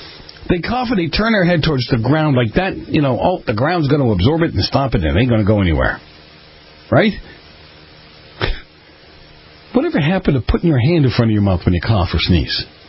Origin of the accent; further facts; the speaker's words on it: Boston, Massachusetts, United States; I was kind of making fun of New York because I'm from Boston originally.